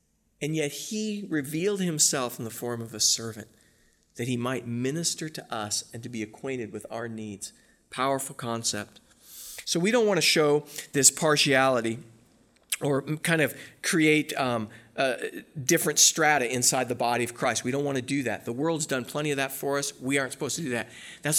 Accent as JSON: {"language": "English", "region": "California", "country": "United States", "tie": "born or raised there", "said": "And we grew up in Southern California."}